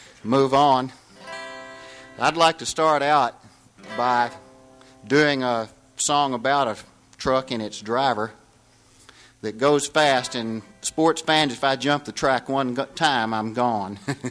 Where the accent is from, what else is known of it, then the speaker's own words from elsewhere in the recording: Gainesville, Florida, United States; I was from Gainesville before it got so big.